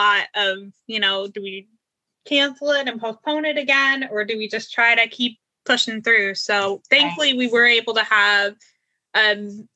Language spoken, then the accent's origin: English; Kansas, United States; I'm from Kansas, so it was interesting for me, having lived really close to Fort Leavenworth